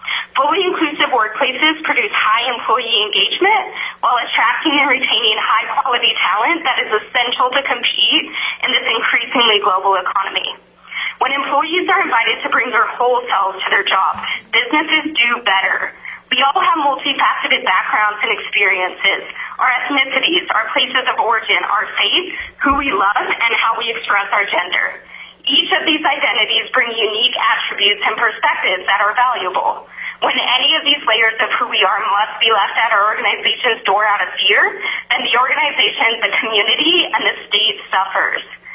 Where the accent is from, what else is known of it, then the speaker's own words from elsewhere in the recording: Wasilla, Alaska, United States; also born or lived in Palmer; I was born in Palmer and raised in the city of Wasilla. I graduated as valedictorian from Wasilla High School in 2011